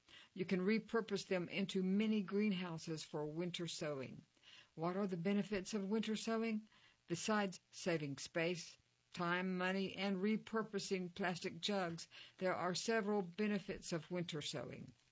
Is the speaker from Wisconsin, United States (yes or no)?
yes; Wisconsin, United States; In cold northern regions like my home state of Wisconsin